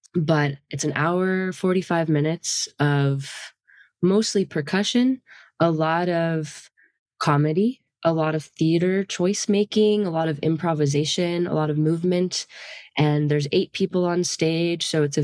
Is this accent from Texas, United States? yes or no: yes; Austin, Texas, United States; moved away as an adult; I grew up in Austin, Texas, and have been dancing for a very long time, and was very lucky to have really high quality rhythm tap training growing up.